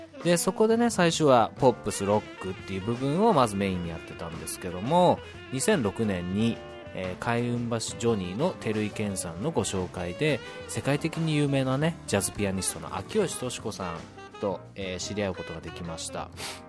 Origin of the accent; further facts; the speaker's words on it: Ichinoseki, Iwate, Japan; 一関市山の目の出身です。もちろん山の目小学校、山の目中学校を卒業してます。